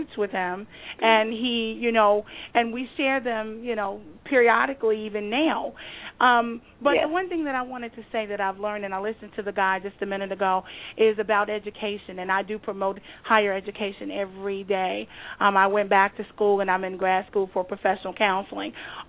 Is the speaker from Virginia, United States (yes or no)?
yes; Virginia, United States; I'm originally from Virginia, born and raised, but my husband's from Brooklyn